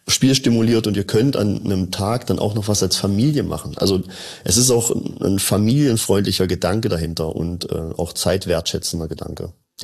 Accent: Saxony-Anhalt, Germany; Das ist ein anderer Menschenraum im Zusammenleben als das, wo ich herkomme, aus dem Salzlandkreis

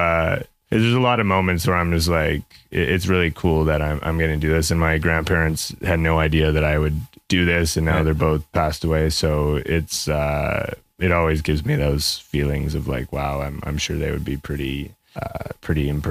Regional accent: Montreal, Quebec, Canada; I grew up in Montreal, but my oma and opa got land in an hour and a half away from Montreal in East Ontario.

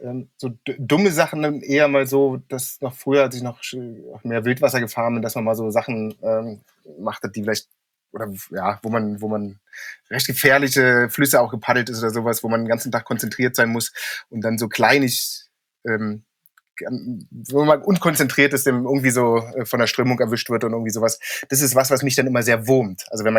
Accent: Brandenburg, Germany; Es war mir als Brandenburger nie bewusst

